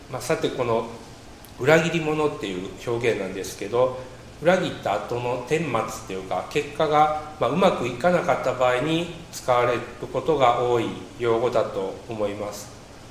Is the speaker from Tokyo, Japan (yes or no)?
no; Fukuchiyama, Kyoto, Japan; 私の地元は京都府の福知山って、丹波っていう国なんですけど、日本一有名な裏切り者である明智光秀に本当に縁がある町なんですね。